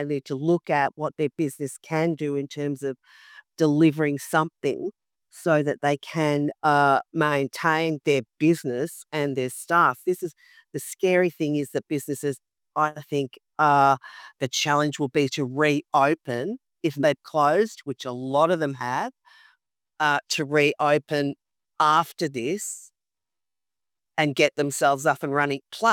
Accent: Melbourne, Victoria, Australia; Born and raised in Melbourne

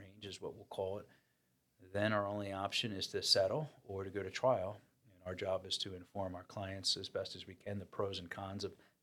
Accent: Pennsylvania, United States; You know, both John and I grew up in Bucks County. We both live in Bucks County. We both went to school in Bucks County.

